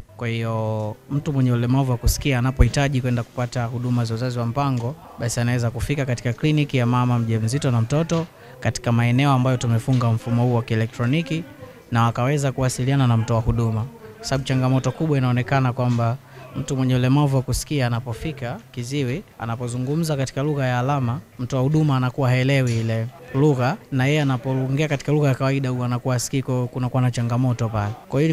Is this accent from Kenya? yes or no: no; Iringa, Tanzania; natokea Iringa